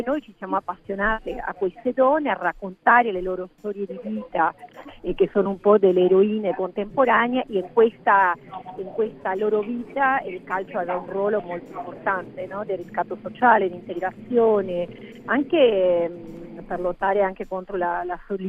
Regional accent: Argentina; Italian is a second language; also born or lived in Rome, Italy; now in Brussels, Belgium; io tra l'altro vivo a Bruxelles. Allora, io sono argentina, però per il lavoro che fa mio marito, che è italiano, ho vissuto tanto a Roma, adesso vivo a Bruxelles

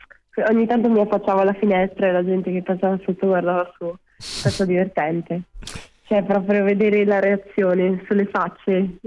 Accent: Trentino-Alto Adige, Italy; Però sono, sì, della Val di Sole, quindi è una bellissima valle trentina, insomma, dove ci sono le Dolomiti di Brenta.

